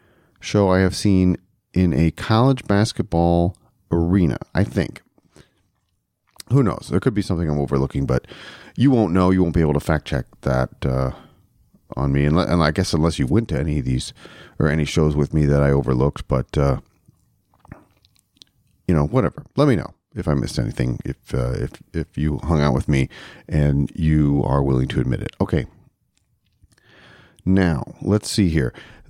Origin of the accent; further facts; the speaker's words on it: Toledo, Ohio, United States; And I'm going to start with my hometown of Toledo, Ohio